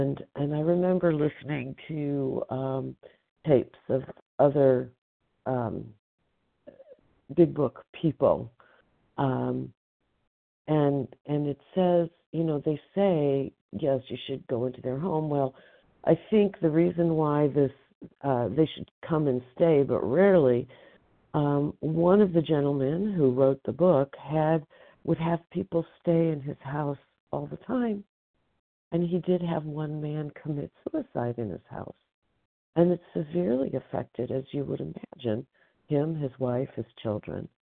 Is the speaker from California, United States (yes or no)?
yes; California, United States; from Northern California.